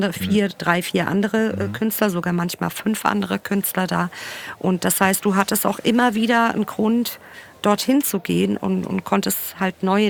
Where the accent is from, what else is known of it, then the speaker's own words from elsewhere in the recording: Frankfurt, Hesse, Germany; also ich selber bin aus Bonames, Ben-Gurion